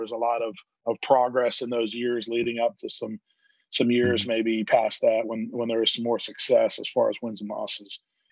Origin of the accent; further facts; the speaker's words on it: Pittsburgh, Pennsylvania, United States; I'm from Pittsburgh, Pennsylvania. So, obviously a little ways away.